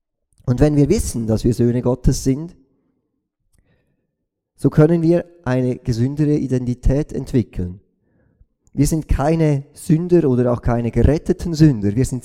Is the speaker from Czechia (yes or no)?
no; Switzerland; Natürlich, wir sind Schweizer